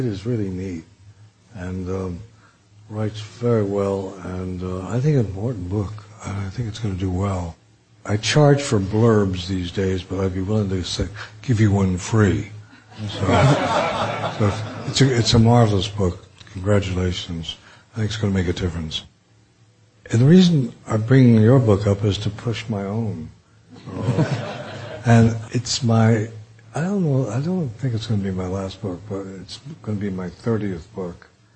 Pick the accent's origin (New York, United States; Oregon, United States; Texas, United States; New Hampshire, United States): New York, United States; Bronx; born there; I was born in Bronx of working class parents